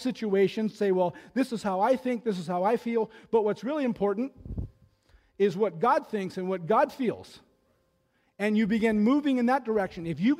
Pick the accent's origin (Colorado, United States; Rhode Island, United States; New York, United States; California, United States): California, United States; Now, we're from Southern California. So we had the LA Kings and Wayne Gretzky